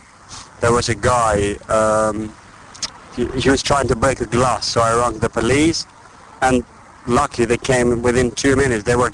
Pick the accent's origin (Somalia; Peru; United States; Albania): Albania; English is a second language; now in United Kingdom; I'm from Albania. I feel quite safe, to be honest. Oh, with my country, it's a big, big difference.